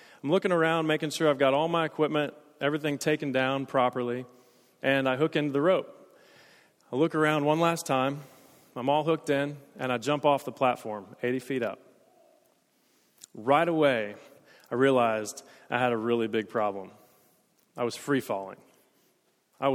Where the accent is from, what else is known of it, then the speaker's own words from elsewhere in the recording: Tennessee, United States; is because I'm from East Tennessee and I know how to say y'all.